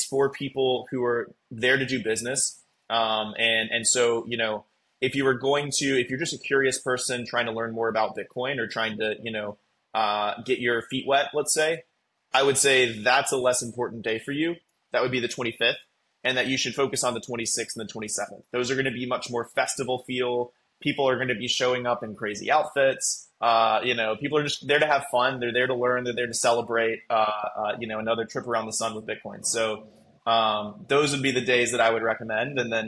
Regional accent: Nashville, Tennessee, United States; So number one, I'm from Nashville. And so I love Nashville. It's my home.

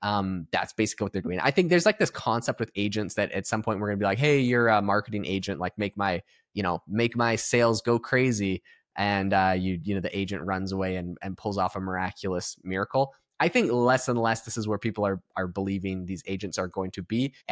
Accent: Canada; now in United States; I am originally Canadian. I live in America now.

